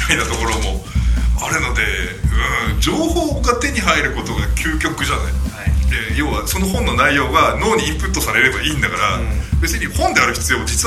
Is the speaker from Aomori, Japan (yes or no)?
no; Noshiro, Akita, Japan; もうのし、あのうちの秋田県の能代市ですけど、はい、能代市内に蔦屋と地元書店しかないような状況で